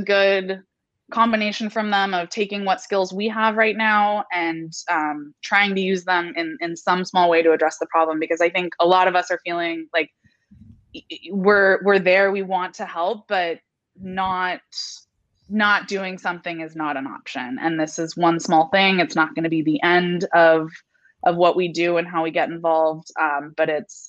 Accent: California, United States; And I grew up in Northern California, and I think what I absorbed out of history lessons in my school

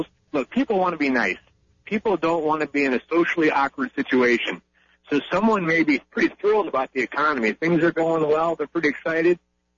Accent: Ohio, United States; I mean, we're from Ohio, and everyone was saying Ohio was going to go Democrat. And I have a lot of business in the rural parts of Ohio.

